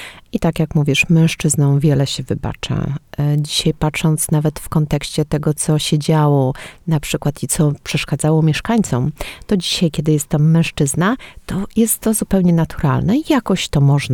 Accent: Toruń, Kuyavian-Pomeranian Voivodeship, Poland; also born or lived in Biała Piska; Ja w ogóle jestem torunianką i pochodzę z Torunia i w momencie, kiedy przeprowadziliśmy się do Białej Piskiej, nie ukrywam, zawsze jakoś było mi trudno się tam odnaleźć.

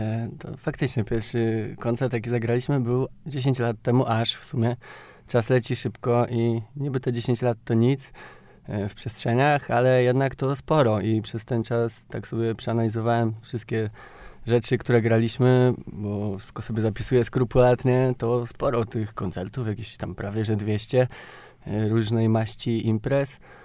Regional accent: Lubawa, Warmian-Masurian Voivodeship, Poland; zagrałem w moim rodzinnym miasteczku w Lubawie

